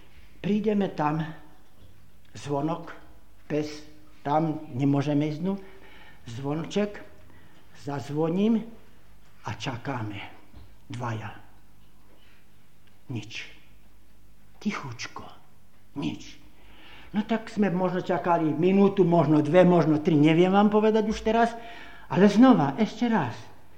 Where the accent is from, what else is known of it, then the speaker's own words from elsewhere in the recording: Michalovce, Košice Region, Slovakia; ale to už je takých 5-6 rokov u nás doma v Michalovciach